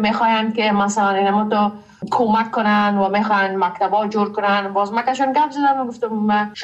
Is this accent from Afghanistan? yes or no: yes; Afghanistan; من خودم افغان هستم.